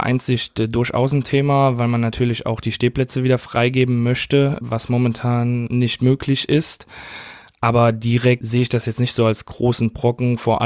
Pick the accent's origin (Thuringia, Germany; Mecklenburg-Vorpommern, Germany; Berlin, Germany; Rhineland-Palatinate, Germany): Rhineland-Palatinate, Germany; Konz; Ich komme aus Konz, genau.